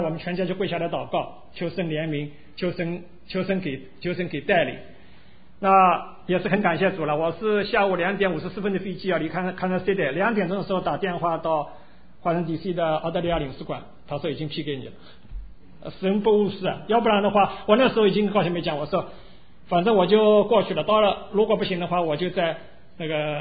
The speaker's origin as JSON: {"language": "Chinese", "country": "China", "said": "我们中国人从大陆背景来的，家里边还有很多的人没有信主"}